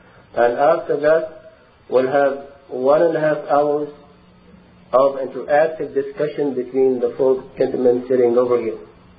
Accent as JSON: {"language": "English", "country": "Egypt", "said": "I came from Egypt originally."}